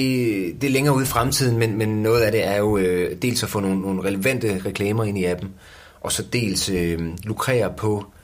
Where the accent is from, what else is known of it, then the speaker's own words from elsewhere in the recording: Jutland, Denmark; Jamen, jeg er jo jyde.